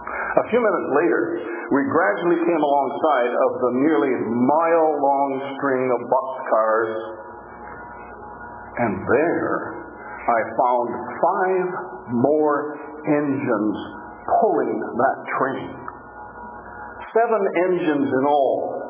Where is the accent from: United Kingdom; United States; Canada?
Canada; Ontario; I was raised in Ontario, down in the mostly flat area of southwestern Ontario, a farming area.